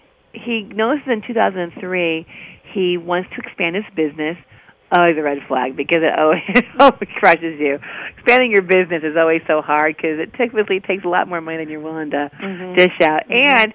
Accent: Dixon, Illinois, United States; Now, we're from Dixon, Illinois

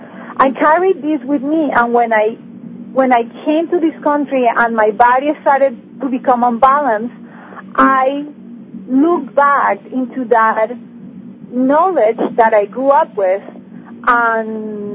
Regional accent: Colombia; I am originally from Colombia

